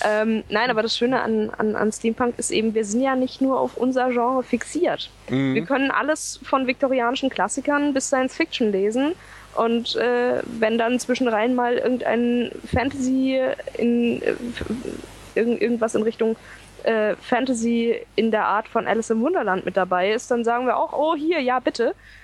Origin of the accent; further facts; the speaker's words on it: Berlin, Germany; Wir sind beide aus Berlin und ich mag sie.